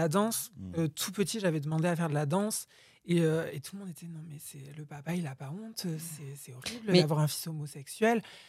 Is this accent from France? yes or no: yes; Boudy-de-Beauregard, Nouvelle-Aquitaine, France; j'ai 21 ans et je suis née dans le Lot-et-Garonne, à Boudy de Beauregard. Du coup, j'ai grandi là-bas, j'ai fait toute ma vie là-bas, mon adolescence, et après, je suis partie à Bordeaux